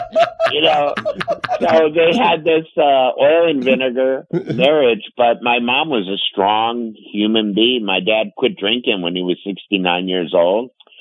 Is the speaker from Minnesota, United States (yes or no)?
yes; Minnesota, United States; You know, I grew up in Minnesota.